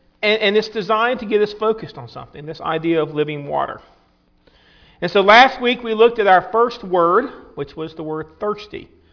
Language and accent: English; Lynchburg, Virginia, United States; See, I grew up in Lynchburg, Virginia.